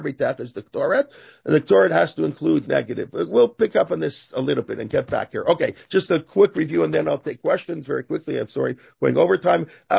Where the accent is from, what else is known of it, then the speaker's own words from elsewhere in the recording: Toronto, Ontario, Canada; When we grew up in Toronto, Zev